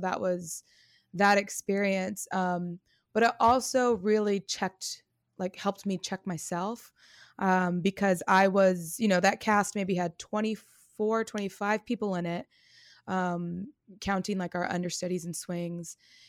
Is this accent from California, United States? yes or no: yes; California, United States; moved away as an adult; I am from the Bay Area in California. Mm-hmm. I lived there until I was about 24.